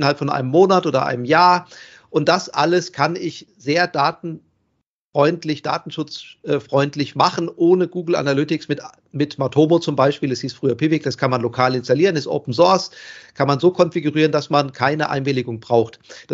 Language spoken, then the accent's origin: German; Hesse, Germany; ich komme ja hierher aus Hessen leider